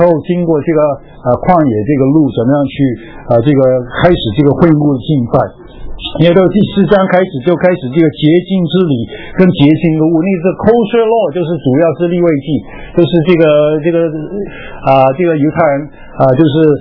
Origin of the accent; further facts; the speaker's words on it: Guangdong, China; 我们广东人是要吃这个甜的东西过年